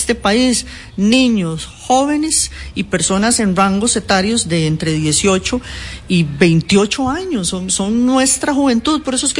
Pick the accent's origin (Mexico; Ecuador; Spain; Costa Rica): Costa Rica; ese es otro indicador de cómo hemos cambiado como sociedad costarricense